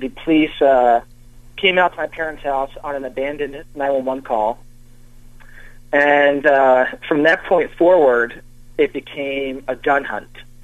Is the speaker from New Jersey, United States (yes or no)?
yes; New Jersey, United States; also born or lived in Philadelphia; I was born just outside of New Jersey in Philadelphia.